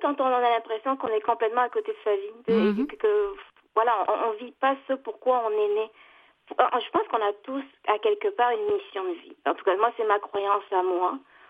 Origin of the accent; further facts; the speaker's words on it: France; also born or lived in Bangladesh / United States; now in Canada; J'ai grandi en France.